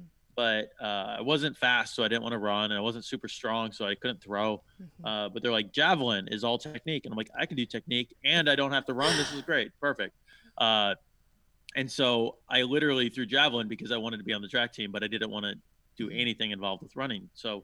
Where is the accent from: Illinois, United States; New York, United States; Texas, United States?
Illinois, United States; Chicago; I grew up in Chicago in the '90s.